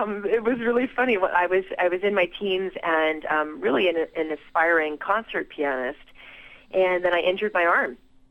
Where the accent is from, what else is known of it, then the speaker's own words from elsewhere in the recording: North Vancouver, British Columbia, Canada; like a lot of kids growing up in Canada, learning music and piano more specifically